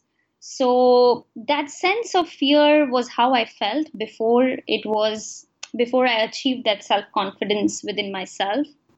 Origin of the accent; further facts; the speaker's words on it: Kolkata, West Bengal, India; first language Hindi; English is a second language; I'm born in India, city Kolkata. So I'm an Indian, but my ethnics is Hindu. So my language is Hindi. But I'm very liberal in terms of my belief and don't really have any core spiritual